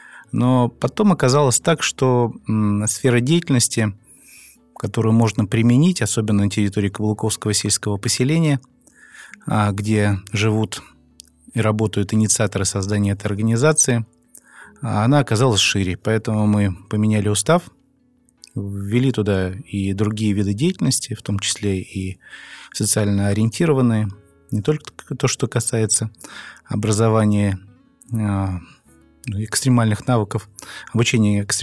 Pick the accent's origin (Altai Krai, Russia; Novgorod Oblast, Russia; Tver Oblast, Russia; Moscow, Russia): Tver Oblast, Russia; Kimry; в Твери я учился, сам я из Кимр, закончил среднюю школу номер 5, обычную среднюю школу.